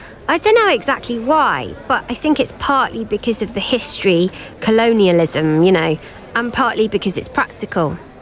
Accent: London, United Kingdom; born there; my mum's from Nigeria, my dad's from Liverpool, and I was born right here in London, which makes me British

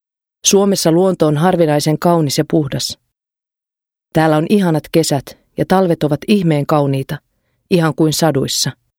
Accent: Romania; Finnish is a second language; now in Finland; Kun tulin Suomeen, ajattelin, että olen maailman onnellisin ihminen. Minulla oli annettu mahdollisuus päästä pois Romaniasta ja muuttaa Suomeen. Kotimaastani kaipaan vain sukulaisia.

